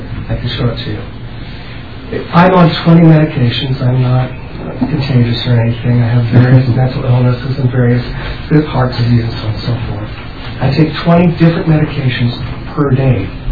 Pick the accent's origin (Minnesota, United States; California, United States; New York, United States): California, United States; I grew up in California.